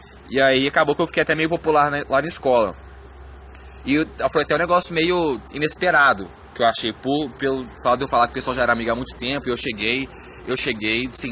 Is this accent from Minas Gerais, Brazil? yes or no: yes; Belo Horizonte, Minas Gerais, Brazil; a gente é de Belo Horizonte.